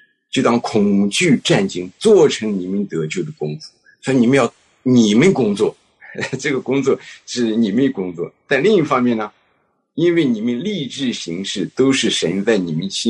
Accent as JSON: {"language": "Chinese", "country": "China", "lives_now": "United States", "said": "就像我们从中国来到美国，我们对美国有一点非常肤浅的认识"}